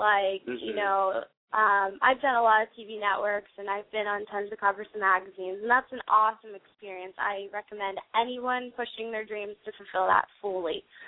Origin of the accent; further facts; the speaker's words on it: West Virginia, United States; I'm from West Virginia. Shout out to West Virginia.